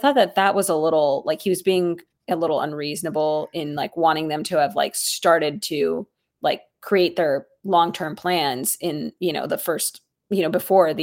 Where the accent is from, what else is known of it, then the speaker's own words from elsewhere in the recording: San Francisco, California, United States; I'm from San Francisco and we locked down for a long time.